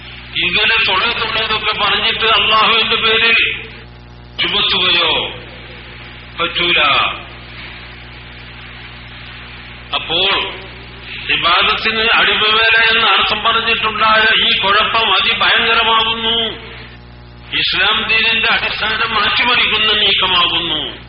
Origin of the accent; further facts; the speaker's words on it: Kozhikode, Kerala, India; സഹോദരങ്ങളെ, ഞാൻ നിങ്ങൾക്കൊരു അന്യനല്ല. ഞാൻ കോഴിക്കോട്ടുകാരനാണ്.